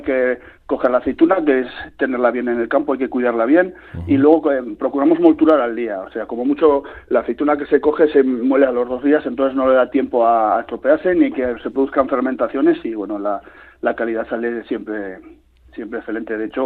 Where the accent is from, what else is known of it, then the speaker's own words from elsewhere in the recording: Arellano, Navarre, Spain; yo soy de Arellano, en mi pueblo había trujal también, un trujal pequeñico.